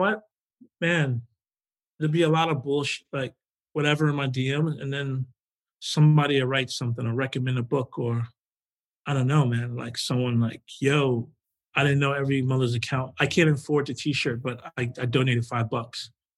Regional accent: New York, United States; moved away as an adult; I said, yeah, I grew up right on Keysville. I moved out of here like 2007 or 2008. I left New York.

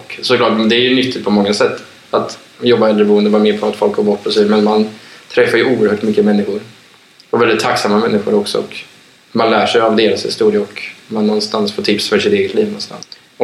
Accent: Västervik, Kalmar County, Sweden; Eller så ofta jag kan när jag är hemma i Västervik.

